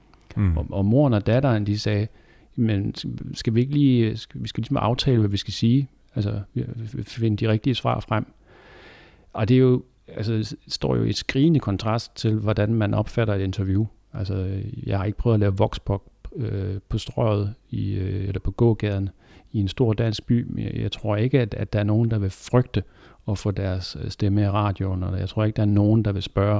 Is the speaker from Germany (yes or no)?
no; Kazakhstan; jeg er fra Kasakhstan.